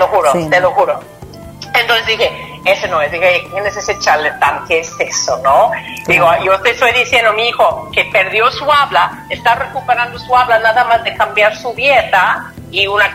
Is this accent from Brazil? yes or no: no; Chicago, Illinois, United States; yo soy de Chicago originalmente